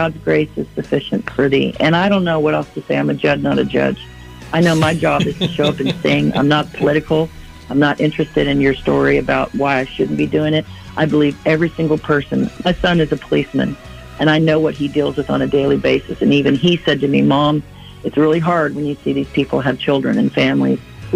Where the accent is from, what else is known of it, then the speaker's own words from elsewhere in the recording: United States; as a businesswoman, as a mother, as an American, not only do we live in the greatest country in the world